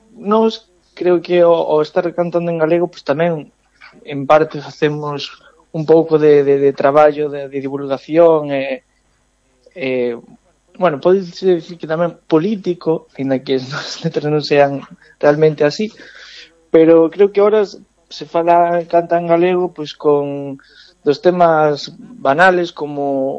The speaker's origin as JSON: {"language": "Galician", "town": "Carnota", "region": "Galicia", "country": "Spain", "tie": "born or raised there", "said": "A semana siguiente estamos en Carnota, no meu pobo natal, que, bueno, sempre dicimos que son de Muros, pero aí teño a miña raíz e a miña residencia en Carnota."}